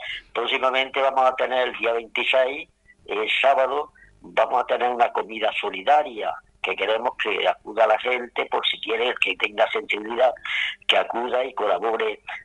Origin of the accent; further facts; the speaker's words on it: Churriana de la Vega, Andalusia, Spain; yo fui hace 15 años invitado por un amigo de ahí de Churriana de la Vega, yo soy de Churriana